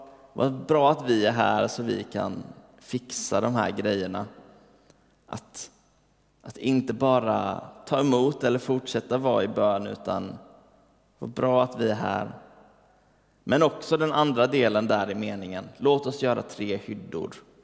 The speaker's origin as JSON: {"language": "Swedish", "town": "Rydaholm", "region": "Jönköping County", "country": "Sweden", "tie": "born or raised there", "said": "vad liksom Rydaholm har för plats i mitt liv och vem hade jag varit om jag inte hade varit därifrån och sådär. Jag hade en väldigt trygg och fin uppväxt där."}